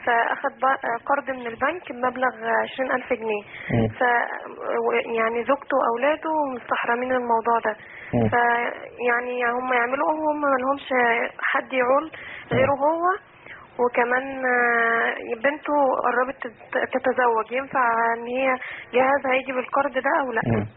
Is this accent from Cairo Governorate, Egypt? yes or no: yes; Cairo, Cairo Governorate, Egypt; من القاهرة.